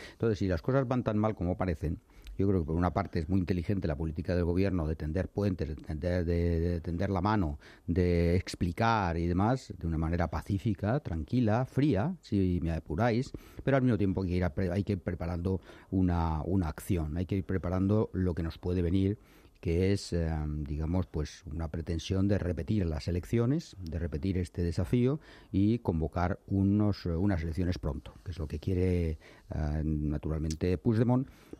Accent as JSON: {"language": "Spanish", "region": "Catalonia", "country": "Spain", "said": "yo soy catalán y español, yo tengo esta idea de España aquí"}